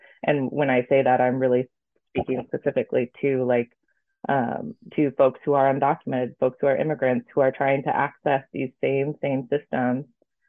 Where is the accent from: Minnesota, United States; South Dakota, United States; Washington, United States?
Washington, United States; You know, I grew up in Eastern Washington and like parents still live out there and came out here for college